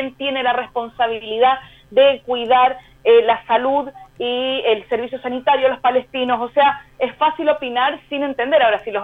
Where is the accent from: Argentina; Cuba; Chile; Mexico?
Chile; now in Israel; esto es algo que nosotros como chilenos en Israel lo hemos visto constantemente